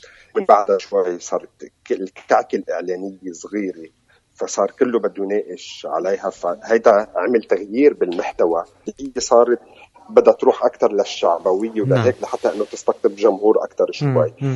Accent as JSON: {"language": "Arabic", "country": "Lebanon", "said": "مش مشكلتنا انه نحن لبنانيين"}